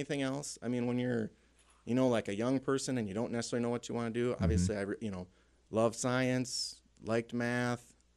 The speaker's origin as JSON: {"language": "English", "town": "Wahpeton", "region": "North Dakota", "country": "United States", "tie": "born or raised there", "said": "So I grew up in Wahpeton here, and when I was leaving high school, I really wanted to, move somewhere else."}